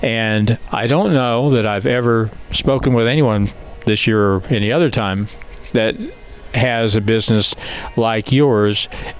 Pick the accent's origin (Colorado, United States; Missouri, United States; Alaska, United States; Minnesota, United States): Missouri, United States; Ava; I'm from Ava. Ava is kind of a unique place